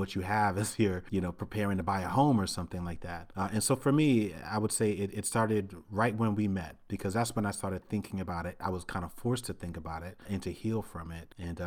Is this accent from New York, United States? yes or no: yes; New York City, New York, United States; I grew up in Brooklyn, New York City in the 1980s